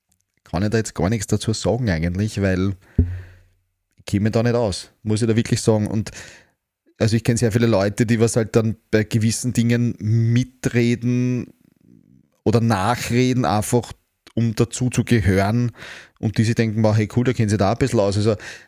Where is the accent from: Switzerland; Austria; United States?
Austria; Gerade im Österreich, bei uns in Österreich oder im Dachraum ist es dann oft sehr der Neid